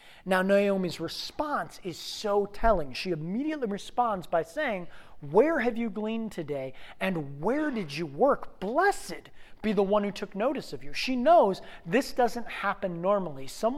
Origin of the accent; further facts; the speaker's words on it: Mentor, Ohio, United States; When I grew up in Mentor, Willoughby, east side of Cleveland